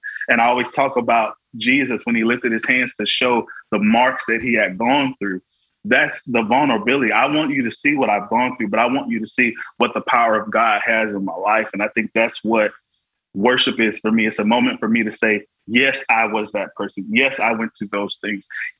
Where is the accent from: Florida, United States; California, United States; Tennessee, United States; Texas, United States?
Florida, United States; all I ever had growing up in Florida was my worship.